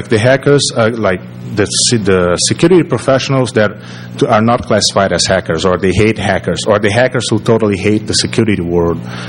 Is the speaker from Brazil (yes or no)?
yes; Brazil; English is a second language; I'm from Brazil, and I lived here for a while.